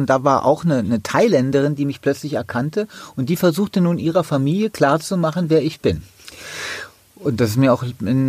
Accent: Berlin, Germany; Also ich bin hier geboren in West-Berlin und halte mich für einen durch und durch

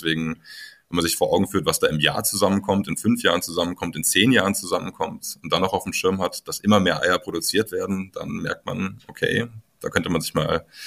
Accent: Munich, Bavaria, Germany; ich komme aus München.

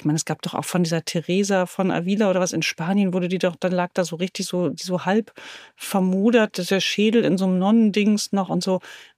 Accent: Lower Saxony, Germany; Bei uns in Ostfriesland

